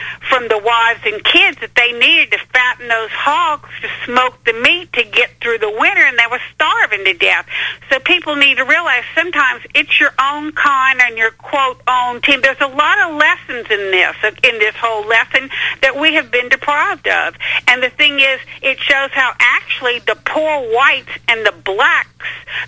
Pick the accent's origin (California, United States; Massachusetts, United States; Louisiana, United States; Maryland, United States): Louisiana, United States; And I grew up in Louisiana, not far from this. Around Natchez, there's something called the Devil's Punch Bowl.